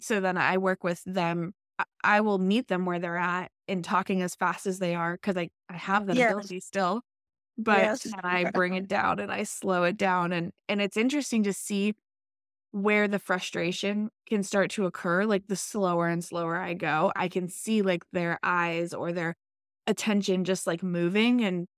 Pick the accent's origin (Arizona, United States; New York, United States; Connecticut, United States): Connecticut, United States; now in Georgia, United States; I am in Georgia now, but I'm originally from Connecticut, and it's just the North versus the South.